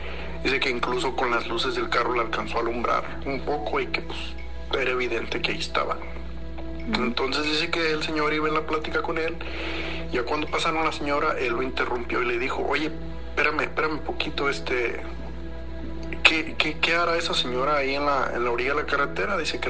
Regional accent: Porvenir, Michoacán, Mexico; now in United States; Somos del estado de Michoacán, de Porvenir, Michoacán.

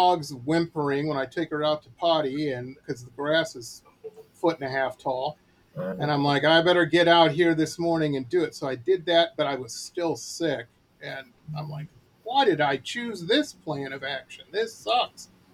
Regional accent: Detroit, Michigan, United States; I grew up in Metro Detroit, and I've never been in the music business.

